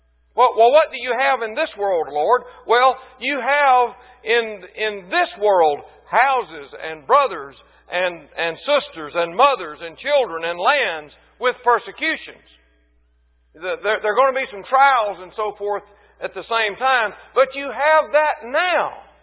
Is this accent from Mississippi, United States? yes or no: yes; Mississippi, United States; And though our home place is gone now, where I was raised in North Mississippi, I have houses.